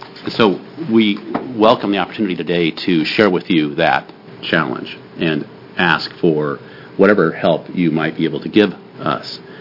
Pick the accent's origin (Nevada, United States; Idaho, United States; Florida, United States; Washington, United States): Nevada, United States; McDermott; And even as a little kid growing up on the White Horse Ranch down near McDermott, we found out quickly how dangerous.